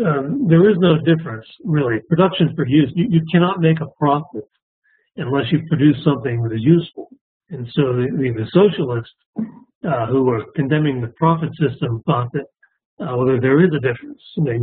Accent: United States; the most encouraging thing to me as an American

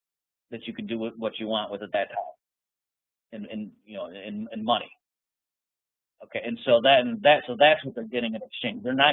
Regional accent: United States; I say we, like, because I'm an American, is a bond.

